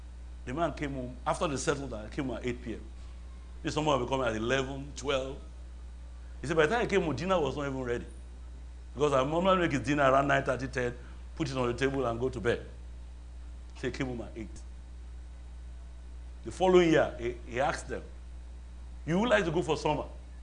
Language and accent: English; Nigeria; now in United States; I'm from Yoruba, I'm in Nigeria.